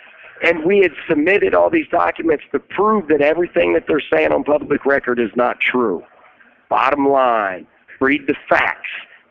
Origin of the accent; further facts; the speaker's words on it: Florida, United States; I am not him. I'm from Florida. I've never been born in Ohio.